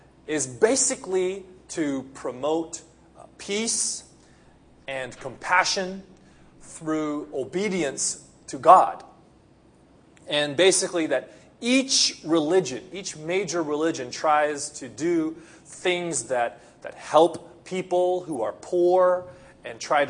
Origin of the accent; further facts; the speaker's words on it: Los Angeles, California, United States; now in Japan; I come from Los Angeles, as many of you know, and if you've been to Los Angeles, they're not beautiful.